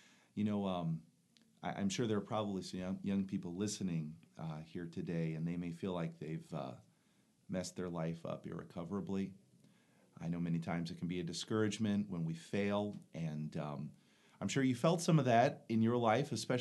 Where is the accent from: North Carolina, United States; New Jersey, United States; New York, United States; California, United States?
New Jersey, United States; Chaplain Gene Brown came to the church I grew up in New Jersey many times over my growing up years